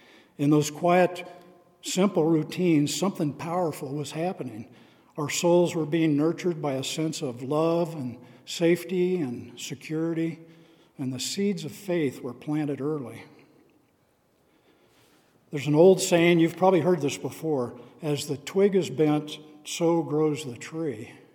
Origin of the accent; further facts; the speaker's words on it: Carbondale, United States; I can remember when my sisters and I were growing up in Carbondale